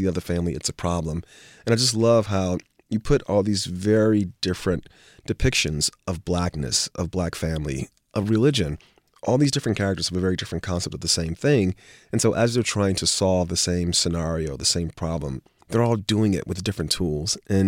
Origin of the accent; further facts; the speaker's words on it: Miami, Florida, United States; my hometown of Miami, Liberty City.